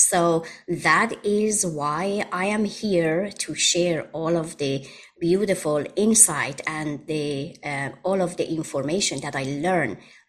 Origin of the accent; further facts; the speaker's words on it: Iran; now in United States; As you mentioned, I am originally from Iran and I moved to America about 33 years ago.